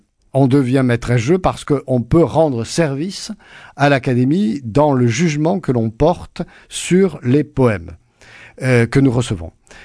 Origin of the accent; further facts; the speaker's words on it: Nouvelle-Aquitaine, France; Il y en a chez moi en Béarn